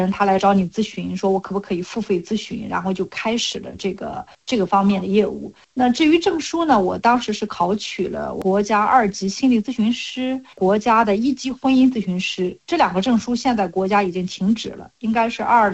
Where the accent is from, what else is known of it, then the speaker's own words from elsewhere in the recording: Linyi, Shandong, China; now in Beijing, China; 就是你想我的故乡是山东临沂，比较小的一个城市嘛